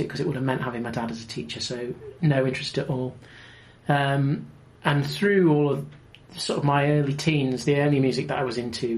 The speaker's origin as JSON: {"language": "English", "town": "Doncaster", "region": "Yorkshire and the Humber", "country": "United Kingdom", "tie": "born or raised there", "said": "I was born in Doncaster in 1975, so it was my 40th this year. Grew up in and around South Yorkshire."}